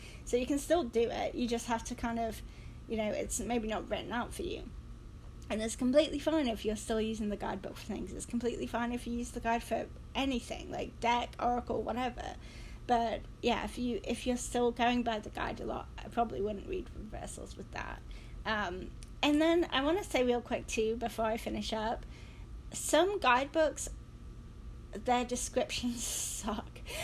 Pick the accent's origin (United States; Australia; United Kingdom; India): United Kingdom; England; because I'm English and I need one